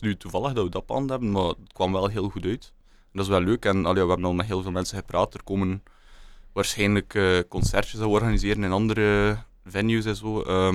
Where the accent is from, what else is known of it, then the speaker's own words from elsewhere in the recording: Bruges, Flanders, Belgium; omdat we zelf van Brugge zijn.